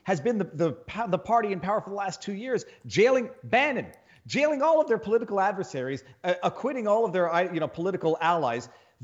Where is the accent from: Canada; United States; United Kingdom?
Canada; Look, I come from Canada.